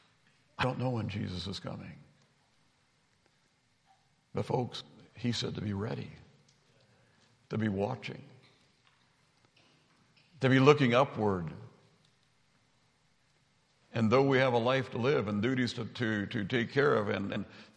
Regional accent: Illinois, United States; now in Duluth, United States; head down to central Illinois to my hometown.

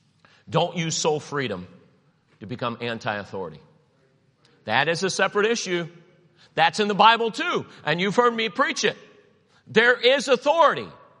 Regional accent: Cleveland, Ohio, United States; I grew up in Cleveland.

